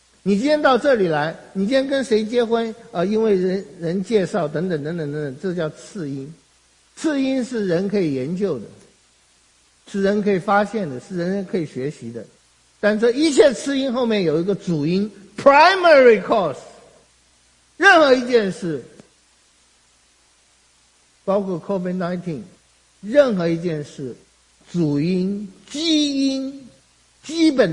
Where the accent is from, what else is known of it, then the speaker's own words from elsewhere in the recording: China; 这个我们中国人其实很熟悉的，天将降大任于斯人也